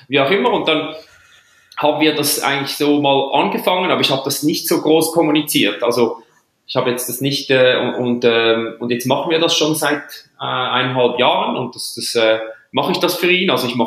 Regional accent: Switzerland; Und ich als Schweizer

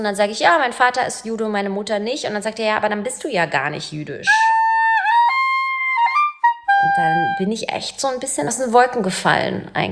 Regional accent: Berlin, Germany; Ich bin 1981 in Ost-Berlin geboren und in Pankow aufgewachsen.

